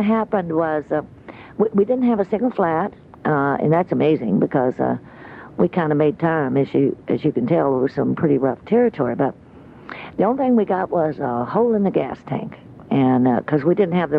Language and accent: English; Tennessee, United States; born there; also born or lived in Illinois; now in Alaska, United States; Well, I was born in Tennessee, Jim, and then I came up here by way of Illinois to come to Alaska.